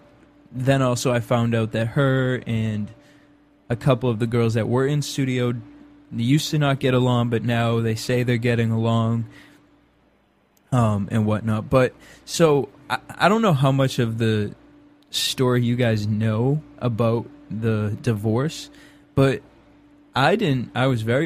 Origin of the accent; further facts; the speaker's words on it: Massachusetts, United States; You know, I'm from Cape Cod, so I've deal with lots of very wealthy people, and they have this arrogance about them.